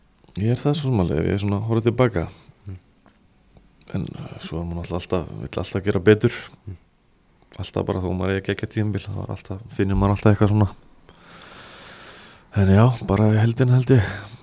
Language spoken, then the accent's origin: Icelandic; Garðabær, Capital Region, Iceland; also born or lived in Reykjavík; Svo fluttu við í Laugardalinn held ég, vorum þar í smá tíma og svo bara var í leikskólu að í Garðabæ og búin að vera þar síðan.